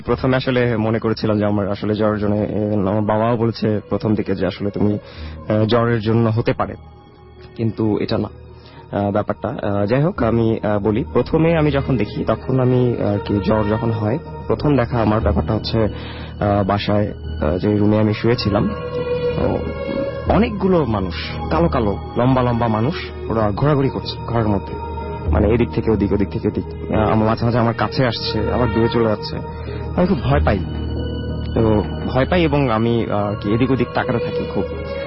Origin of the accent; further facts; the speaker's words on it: Dhaka, Dhaka Division, Bangladesh; আমি মূলত পুরান ঢাকার, কিন্তু 95-96 এর দিকে আমরা ধানমন্ডিতে শিফট হই, আমার বাবা মা প্যারেন্টস আর কি জবের কারণে চলে আসি ধানমন্ডি, ঝিগাতলায় চলে আসি।